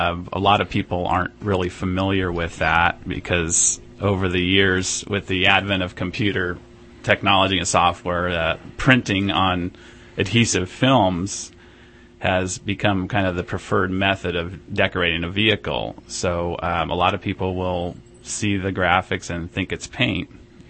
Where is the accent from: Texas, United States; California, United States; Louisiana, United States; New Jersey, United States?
California, United States; also born or lived in Redding; I was born in Southern California and lived in a couple different places in Central and Southern California, and my mom decided she wanted to come back home and got a job offer in about 75.